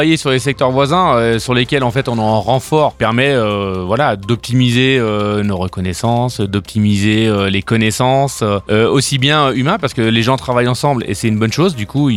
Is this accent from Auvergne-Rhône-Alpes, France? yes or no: yes; Belley, Auvergne-Rhône-Alpes, France; born there; now in Sainte-Foy-Tarentaise, France; je suis originaire du département de l'Ain où je suis né à Belley. J'ai 49 ans